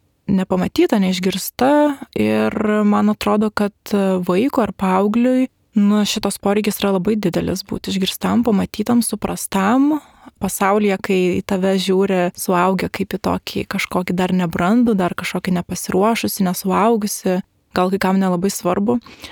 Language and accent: Lithuanian; Vilnius, Vilnius County, Lithuania; now in Kaunas, Lithuania; Pirmi metai Kaune, šiaip esu iš Vilniaus, tai prieš tai dirbau Vilniuje